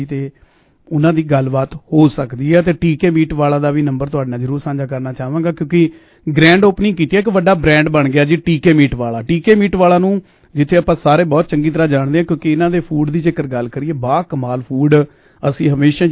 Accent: Punjab, India; moved away; ਉਹਨਾਂ ਮੁਲਕਾਂ ਤੋਂ, ਉਹਨਾਂ ਦੇਸ਼ ਤੋਂ, ਉਹਨਾਂ ਪੰਜਾਬ ਵਰਗੀ ਸੋਹਣੀ ਕੰਟਰੀ ਛੱਡ ਕੇ ਇੱਥੇ ਆਏ ਸੀ

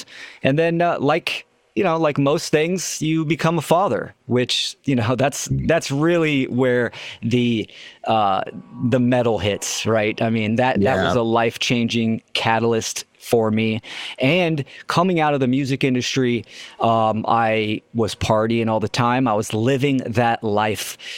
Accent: California, United States; I am born and raised in the Bay Area, Northern California.

